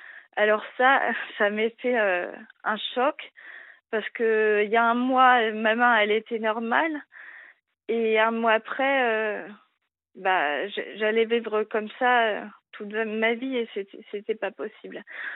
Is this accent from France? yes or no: yes; Le Mans, Pays de la Loire, France; Je suis du Mans